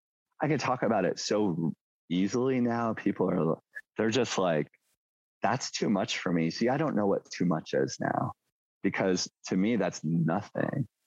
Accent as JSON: {"language": "English", "region": "New Jersey", "country": "United States", "tie": "born or raised there", "said": "Growing up in New Jersey, there's lots of old sort of ghosts trapped in places, you know, like the history. Coming out here was like a breath of fresh air."}